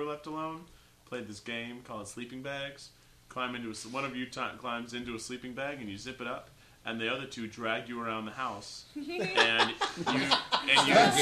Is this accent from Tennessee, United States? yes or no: yes; Tennessee, United States; I grew up in Tennessee when people get brown recluse bites all the time because there's more woods